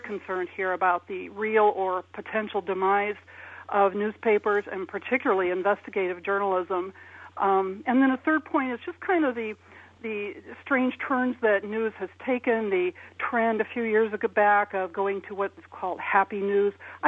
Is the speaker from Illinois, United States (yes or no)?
yes; Peoria, Illinois, United States; Oh, I didn't grow up here. So I grew up in Peoria, actually.